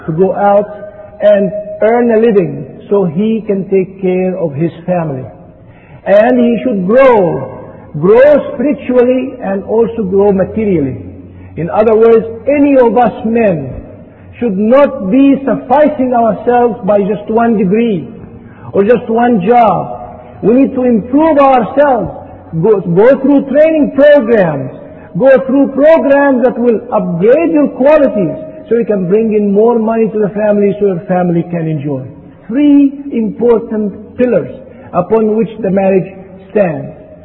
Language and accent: English; Egypt; When I was growing up in Egypt, they used to brainwash me and my wife